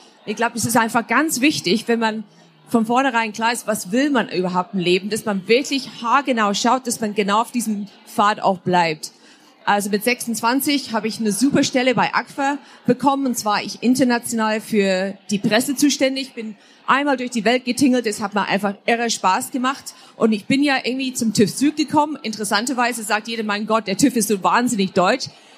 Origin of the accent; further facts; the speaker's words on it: England, United Kingdom; Also ich komme ursprünglich aus England